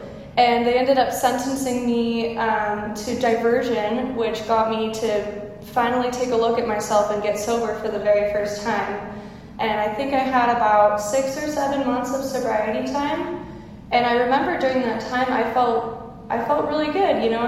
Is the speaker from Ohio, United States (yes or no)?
no; Los Osos, California, United States; I grew up in Los Osos, born and raised.